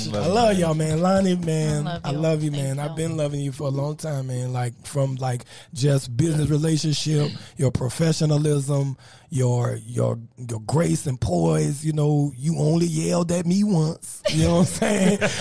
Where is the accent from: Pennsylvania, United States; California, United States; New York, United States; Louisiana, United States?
Louisiana, United States; New Orleans; And I'm from New Orleans. This wasn't supposed to happen.